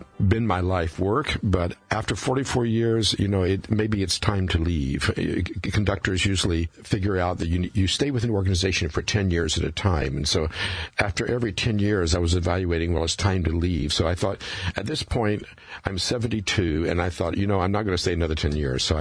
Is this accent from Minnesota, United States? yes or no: no; New Orleans, Louisiana, United States; Well, my hometown is New Orleans, but my family came out of the Kentucky Hills.